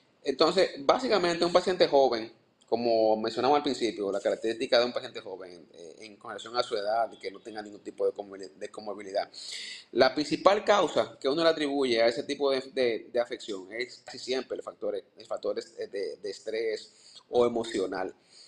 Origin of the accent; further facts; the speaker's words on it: Nagua, María Trinidad Sánchez, Dominican Republic; Yo soy oriundo de Nagua. Yo me nací y me crié allá.